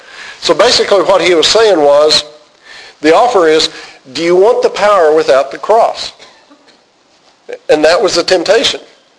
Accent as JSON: {"language": "English", "town": "Plainview", "country": "United States", "tie": "born or raised there", "said": "It's that Plainview connection. That's right. We grew up in Plainview. We understand each other."}